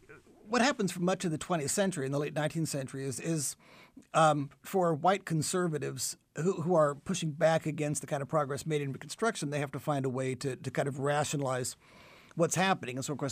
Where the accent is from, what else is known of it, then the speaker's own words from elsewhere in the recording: Arizona, United States; the images that we all saw when I was growing up in Arizona, the police dogs, the fire hoses on television